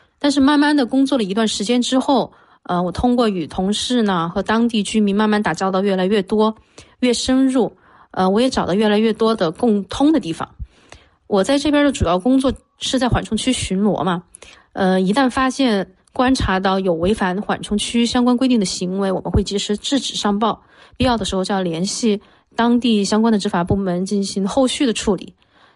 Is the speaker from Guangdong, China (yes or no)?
no; Chongqing, China; 我是土生土长的重庆人，大学毕业于重庆警察学院，之后呢就成了一名普通的治安女警。